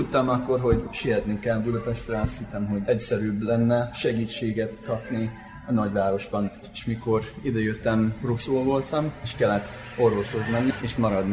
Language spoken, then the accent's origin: Hungarian; Texas, United States; Hungarian is a second language; moved away as an adult; now in Hungary; Texasból jöttem Magyarországra 2010-ben.